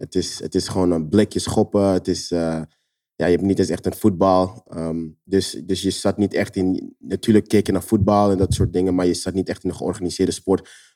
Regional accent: Netherlands; Maar als kind in Nederland ging ik heel vaak in de vuilnisbak dingen pakken.

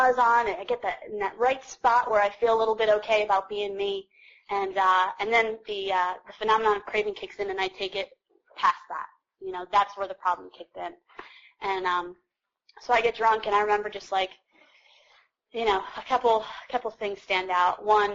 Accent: Kutztown, Pennsylvania, United States; because I grew up in Kutztown and that's where you drank in fields and woods

